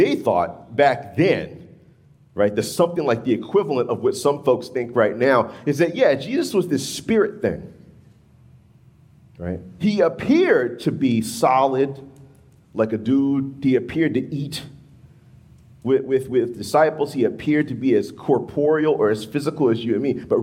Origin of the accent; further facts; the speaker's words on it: the South, United States; And I'm from the South. We're like, you know, deep frying cures everything, right?